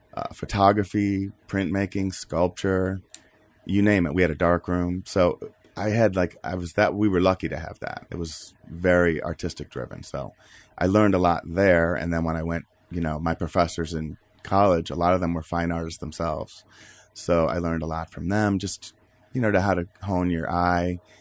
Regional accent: Floyd, New York, United States; I grew up in a really small town in upstate New York, about an hour northwest of Syracuse. So it was very rural.

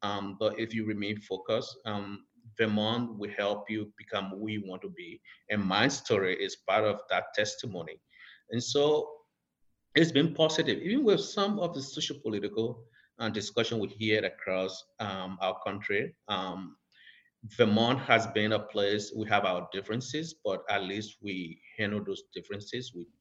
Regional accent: Liberia; moved away; So I was born in Liberia. Liberia is a small West African country, western part of Africa, about a population of 6 million people.

